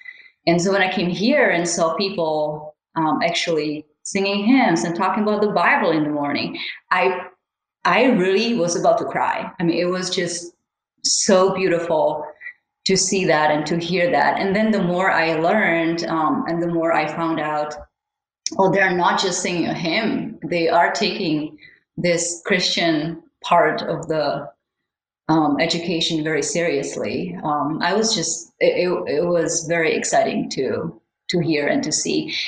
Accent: Czechia; She was from the American side. I was from the Czech side.

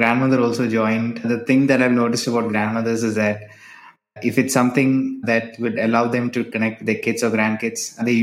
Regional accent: Kerala, India; So I'm from Kerala in India

